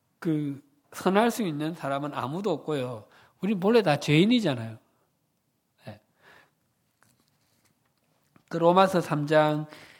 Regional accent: Busan, South Korea; 저는 1년에 제 고향이 부산인데, 한 번 정도 평균 가는 것 같습니다.

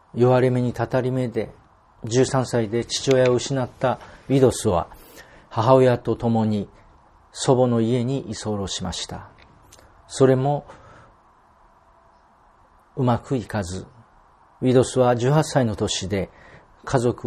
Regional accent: South Korea; 彼の代表作の中で、私たち韓国人も親しんでいる

